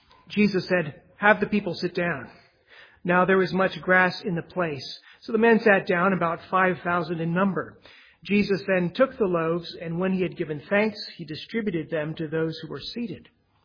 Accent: United States; I'm an American, and in America, the customer is always right, right?

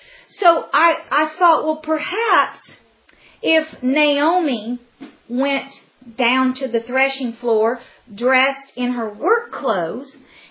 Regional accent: United States; And I used to always say, please forgive me, I'm an American.

